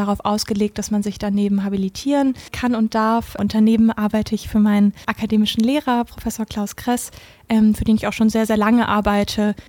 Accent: Cologne, North Rhine-Westphalia, Germany; Aber letztlich bin ich ja Kölnerin, bin in Köln geboren, habe hier studiert, 2012 angefangen.

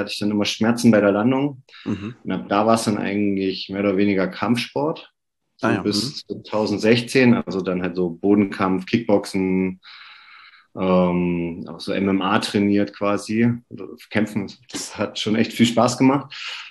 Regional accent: Thuringia, Germany; ich komme aus der Nähe von Oberhof.

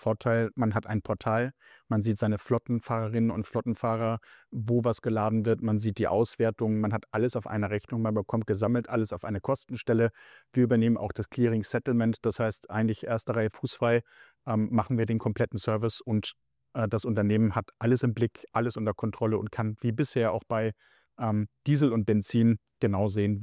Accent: Schleswig-Holstein, Germany; Ich bin in Norddeutschland groß geworden, zwischen Hamburg und Sylt an der deutschen Nordseeküste. Und in meinem Ort war eine große Ölraffinerie.

